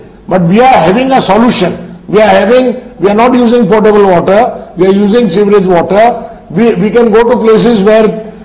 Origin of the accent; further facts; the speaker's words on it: India; I am here as a cricketer. I am not a politician. But I am an Indian citizen.